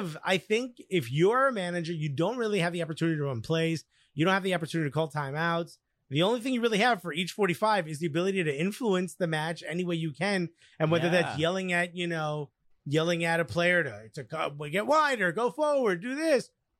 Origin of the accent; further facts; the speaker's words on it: Newark, New Jersey, United States; I grew up in Newark, folks.